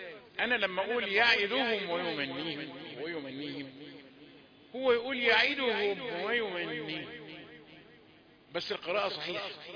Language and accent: Arabic; Egypt; accent: Egyptian; لأن اللهجة دي دخيلة علي مش لهجتي المصرية